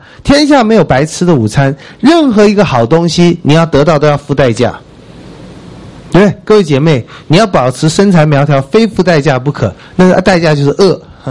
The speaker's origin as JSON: {"language": "Chinese", "country": "China", "said": "尤其我们中国人有儒家传统的，我们不会白占便宜，我们不相信命"}